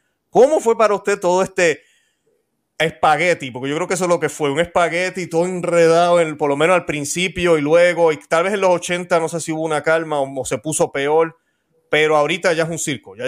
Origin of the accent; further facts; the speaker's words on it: Puerto Rico; en mi país, Puerto Rico, somos bien calientes.